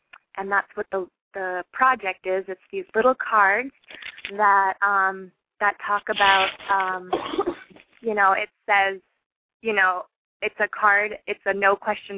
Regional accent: Lowell, Massachusetts, United States; also born or lived in Utah; I grew up in Lowell.

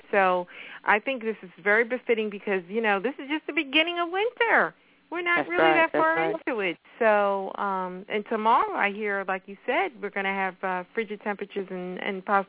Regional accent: New York, United States; now in Atlanta, United States; Well, first I want to say I'm originally from New York, so I'm used to cold weather and snow. But I've lived here in Atlanta for 30 years

